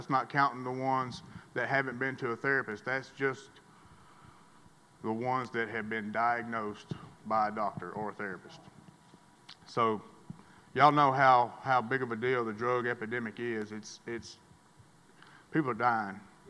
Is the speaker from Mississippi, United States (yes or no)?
yes; Caledonia, Mississippi, United States; I grew up in Caledonia, Mississippi. My father is from Sullivan, Alabama.